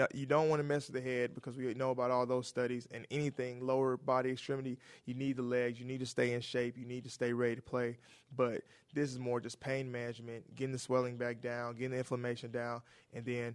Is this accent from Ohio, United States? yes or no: no; Huntsville, Alabama, United States; I was from Alabama.